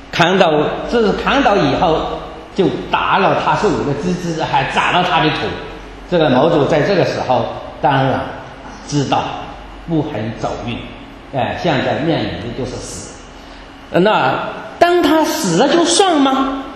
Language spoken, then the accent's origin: Chinese; China; 新的一个世纪就是我们中国人要接受这个使命